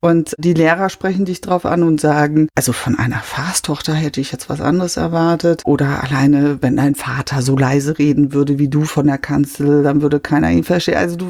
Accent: North Rhine-Westphalia, Germany; ich bin im Kreis Warendorf groß geworden. Also das ist ja die Pferdestadt. Und mein Vater war dort Pfarrer. Ich bin dort als vierte Tochter zur Welt gekommen.

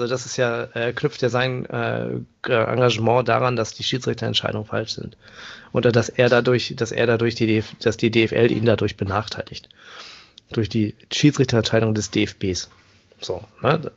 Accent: Paderborn, North Rhine-Westphalia, Germany; born there; ich komme ja gebürtig aus Paderborn

